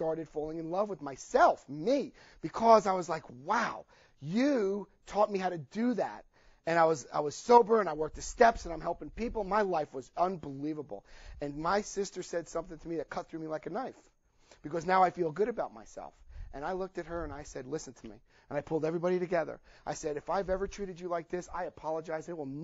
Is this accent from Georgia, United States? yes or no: no; New Jersey, United States; I had a New Jersey family. Well, we called it ball breaking. I lost a lot of my accent